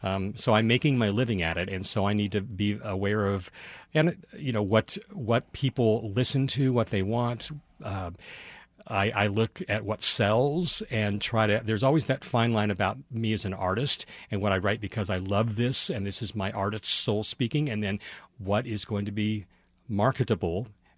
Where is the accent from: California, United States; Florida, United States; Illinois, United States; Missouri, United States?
Illinois, United States; also born or lived in Texas; I grew up in Illinois, went to college in Texas.